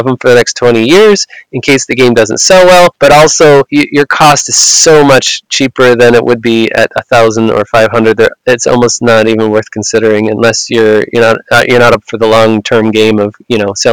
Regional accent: Pennsylvania, United States; And it just so happened that my home state of Pennsylvania is the one of those 3

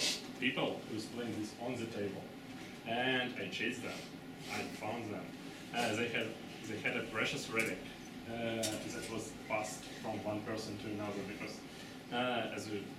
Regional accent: Russia; English is a second language; I'm from Russia, and when I was studying in Moscow one time ago, the computers was a rare commodity in Russia.

